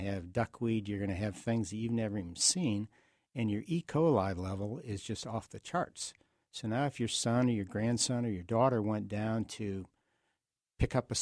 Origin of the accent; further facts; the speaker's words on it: Detroit, Michigan, United States; You know, it used to be, I grew up in Detroit, and I can remember them flying over as a kid and just stopping